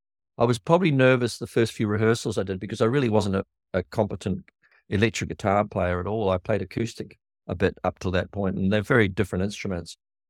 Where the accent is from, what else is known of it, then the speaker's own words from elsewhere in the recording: New Zealand; We were in a small town, New Zealand. My dad was an accountant.